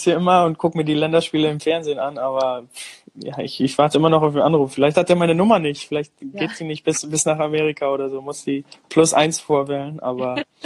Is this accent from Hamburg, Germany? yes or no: no; North Rhine-Westphalia, Germany; ich bin in NRW aufgewachsen